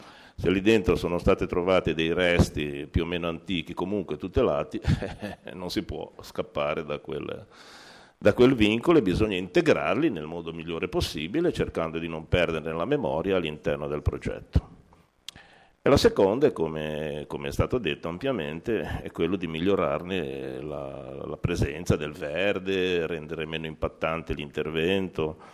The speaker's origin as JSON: {"language": "Italian", "town": "Genoa", "region": "Liguria", "country": "Italy", "said": "Visto che tutti siamo genovesi, tutti vogliamo bene la nostra città"}